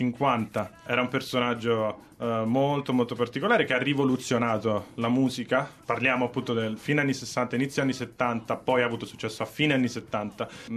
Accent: Rome, Lazio, Italy; Perché io sono di Roma.

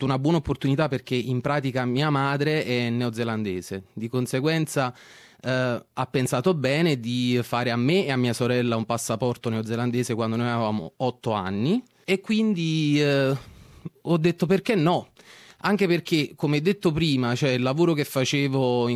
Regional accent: Ischia, Campania, Italy; now in Australia; Io ho 37 anni, vengo da Ischia, che è una piccola isola nel Golfo di Napoli.

